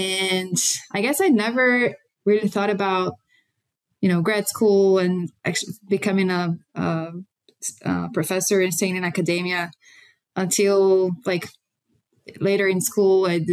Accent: Minas Gerais, Brazil; I grew up in Brazil. I grew up in a family of farmers. My dad farms until today, corn and soybean, which is very typical of the region where we grew up.

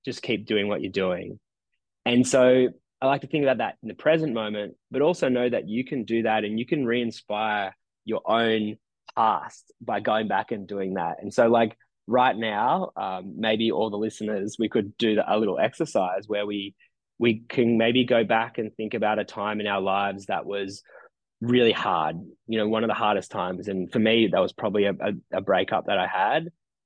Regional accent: Nowra, New South Wales, Australia; My hometown is, it's a beautiful place, but it has a really bad reputation. It, you know, when I was growing up here, I was like, I just wanted to leave. Like people would tease you like, oh, you're from Nowra, you're going to steal my phone.

